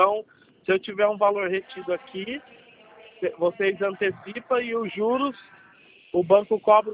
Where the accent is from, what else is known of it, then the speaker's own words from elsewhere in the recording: Porto Ferreira, São Paulo, Brazil; Eu sou de Porto Ferreira.